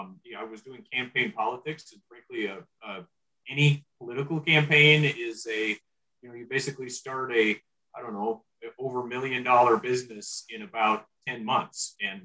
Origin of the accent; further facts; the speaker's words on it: Montana, United States; So I'm from Montana originally.